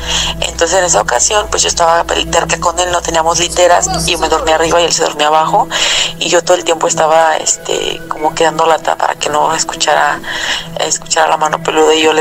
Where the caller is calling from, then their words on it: Silao, Guanajuato, Mexico; soy de Guanajuato. Para ser exacta, de Silao, Guanajuato.